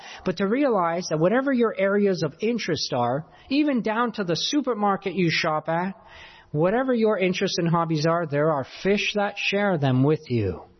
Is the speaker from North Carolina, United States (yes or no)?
no; New York, United States; I came from New York.